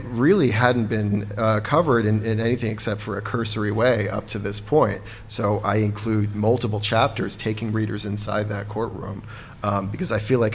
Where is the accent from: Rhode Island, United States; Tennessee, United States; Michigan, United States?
Rhode Island, United States; Providence; my two Providence bookstore events where I've lived pretty much my whole life